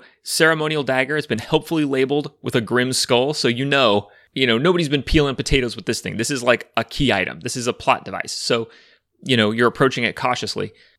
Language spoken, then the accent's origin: English; California, United States; I am from Northern California